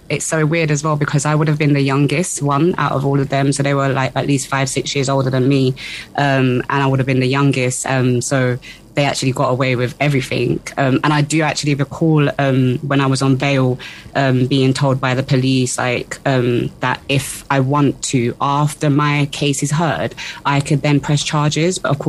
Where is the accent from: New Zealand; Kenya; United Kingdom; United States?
United Kingdom; I would have just been like, yeah, I'm African, but I'm British.